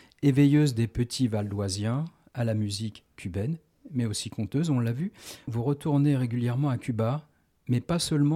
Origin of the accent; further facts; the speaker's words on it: France; accent: French; je le dis un peu avec mon accent français